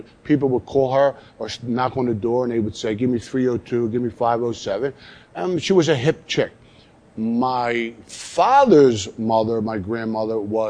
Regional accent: Philadelphia, Pennsylvania, United States; I lived, we grew up in South Philly. My father and my mother had my mother's mother living with us.

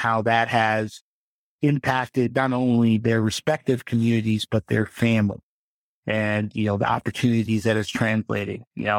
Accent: Ghana; also born or lived in United States; So I'm originally from Ghana in West Africa. That is, you know, I was born in America.

